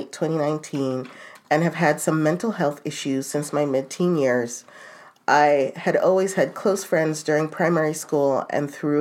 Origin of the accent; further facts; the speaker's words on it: Australia; I'm not sure if maybe it's just my age group or even a cultural thing. I'm Australian.